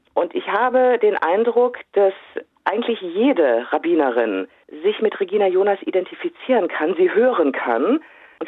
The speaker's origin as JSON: {"language": "German", "town": "Düsseldorf", "region": "North Rhine-Westphalia", "country": "Germany", "tie": "born or raised there", "said": "Ich bin jüdisch aufgewachsen in Düsseldorf, nicht meiner Geburtsstadt."}